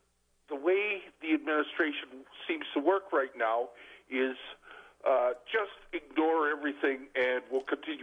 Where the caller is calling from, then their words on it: Canada; Long-distance phone call. I'm actually calling from Canada.